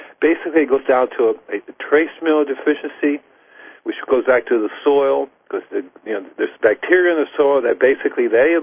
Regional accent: Cuba; also born or lived in Puerto Rico; Because I know I grew up in Cuba and Puerto Rico

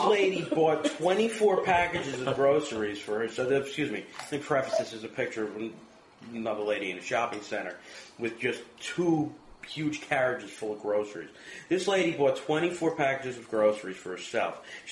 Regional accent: United States; near New York, right after the 70s, so all you see on TV is the Bronx burning down and people dying.

